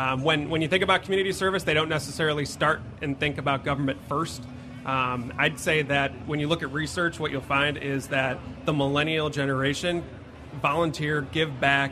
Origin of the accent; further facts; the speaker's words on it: Des Plaines, Illinois, United States; Listen, I was born and bred in Des Plaines